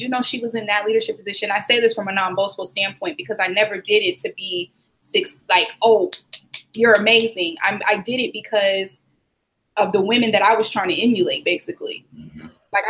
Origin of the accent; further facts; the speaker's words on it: Portland, United States; Like she lives in Portland, my hometown. So when I go home, I'm always at her house.